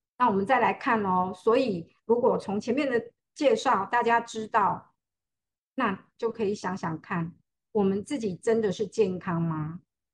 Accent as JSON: {"language": "Chinese", "country": "China", "said": "我们东方人我们就会讲，我们中国人我们就会讲，还有身心灵。"}